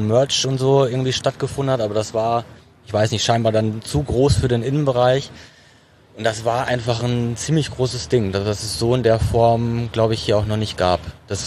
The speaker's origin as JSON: {"language": "German", "town": "Dortmund", "region": "North Rhine-Westphalia", "country": "Germany", "tie": "born there", "said": "ich bin gebürtiger Dortmunder"}